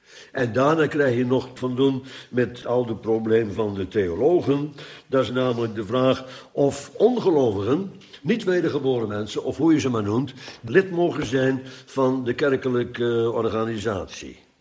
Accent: Netherlands; Maar u en ik, wij zijn Nederlanders. Wij maken deel uit van de Nederlandse samenleving.

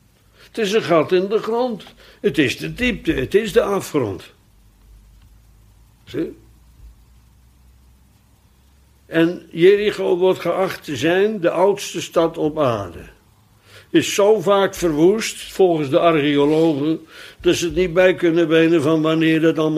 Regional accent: Netherlands; Ja, en wij zijn Nederlanders, wij zijn uit het platteland, zal ik maar zeggen.

